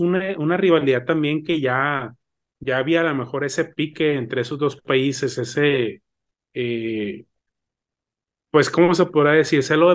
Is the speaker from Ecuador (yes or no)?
no; Argentina; Más bien, bueno, yo soy de Argentina